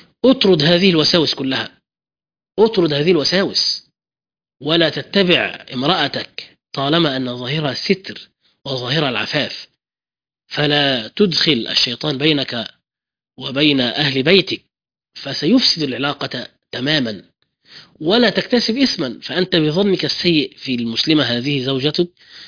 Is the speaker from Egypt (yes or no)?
yes; Egypt; فمهر المرأة عندنا في مصر يتمثل في الشبكة اللي هي الذهب، وفي قائمة المنقولات، وفي المؤخر.